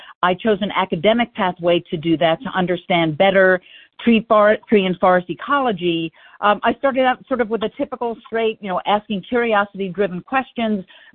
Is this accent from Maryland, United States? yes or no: yes; Bethesda, Maryland, United States; I actually grew up in Bethesda, Maryland.